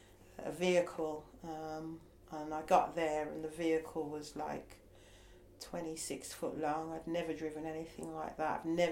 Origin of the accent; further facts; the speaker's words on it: Birmingham, West Midlands, United Kingdom; because I come from Birmingham.